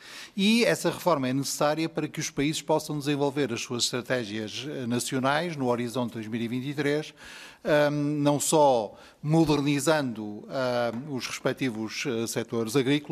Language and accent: Portuguese; Porto, Portugal; Eu sou do Porto, portanto digo vacinação abrindo A.